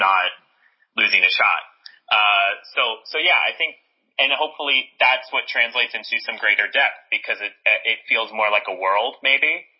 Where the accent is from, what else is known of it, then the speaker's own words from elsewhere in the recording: Canada; now in United States; But as you know, I'm Canadian. So to be in the U.S., I needed to do some school first to be here.